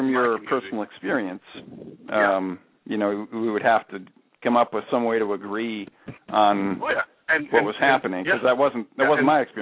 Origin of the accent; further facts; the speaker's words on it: Wisconsin, United States; I was in my earlier days. I was in Wisconsin.